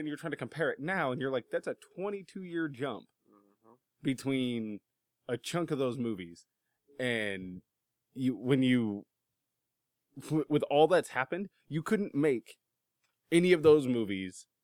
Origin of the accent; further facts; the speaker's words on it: New Mexico, United States; born there; I was born in New Mexico. That's not the same thing.